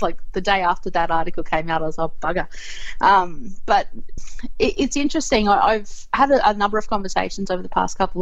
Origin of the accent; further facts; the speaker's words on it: Queensland, Australia; Like, I'm a Queenslander as well